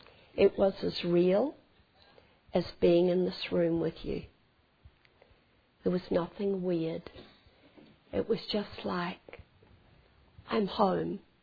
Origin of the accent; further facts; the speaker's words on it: New Zealand; Now, we come from New Zealand. We think we have the greenest grass in the world because, as you know, we raise sheep and more sheep and more sheep.